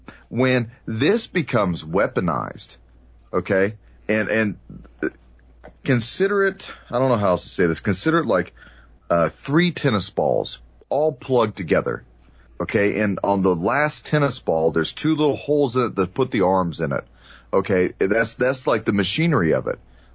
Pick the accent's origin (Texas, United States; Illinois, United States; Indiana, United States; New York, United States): Texas, United States; accent: Texas; There's my Texas accent, y'all.